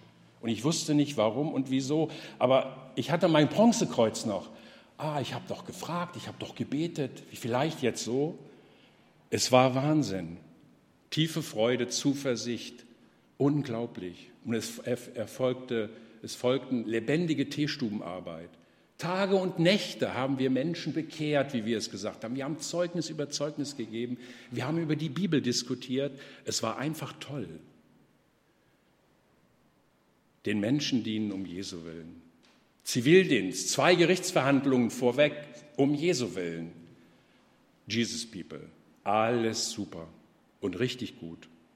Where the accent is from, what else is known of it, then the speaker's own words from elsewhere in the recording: Katzenelnbogen, Rhineland-Palatinate, Germany; born there; Ich war in meinem Geburtsort Katzenelnbogen